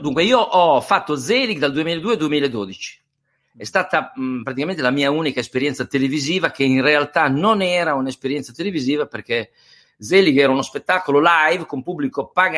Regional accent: Riccione, Emilia-Romagna, Italy; Noi siamo di Riccione, io e di Rimini, mia moglie, no? Noi veniamo dall'Emilia Romagna.

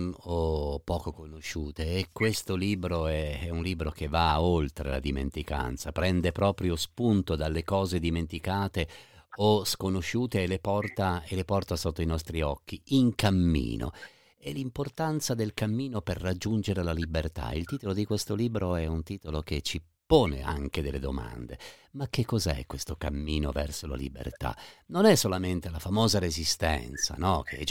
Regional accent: Piedmont, Italy; noi siamo da una terra nel profondo nord-ovest Italia, parlo come un americano, cioè in Piemonte

